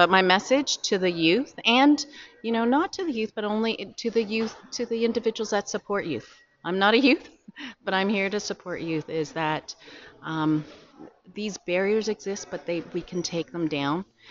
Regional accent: Canada; I'm born and raised in Canada. My father is from Jamaica and lived there till he was 26.

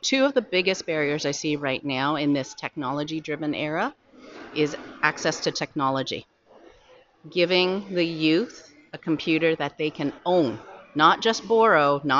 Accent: Canada; I'm born and raised in Canada. My father is from Jamaica and lived there till he was 26.

